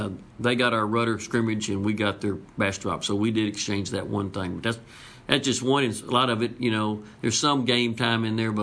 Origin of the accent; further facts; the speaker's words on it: Beeville, Texas, United States; born there; I was born in August 67 years ago, and I'm pretty sure in Beeville, Texas, it was 106 that day, you know.